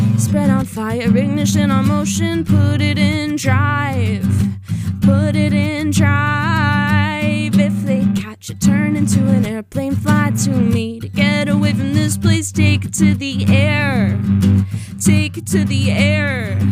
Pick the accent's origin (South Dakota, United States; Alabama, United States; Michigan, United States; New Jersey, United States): New Jersey, United States; now in Boston, United States; I'm from New Jersey, which I so gleefully love to talk about. And I moved to Boston about 3 years ago.